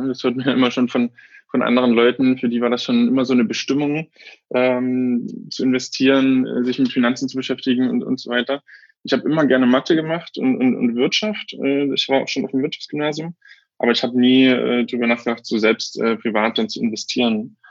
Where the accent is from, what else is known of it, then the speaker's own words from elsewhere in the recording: Saxony, Germany; now in Berlin, Germany; Ich bin jetzt 30 Jahre, lebe in Berlin. Ursprünglich komme ich aus Sachsen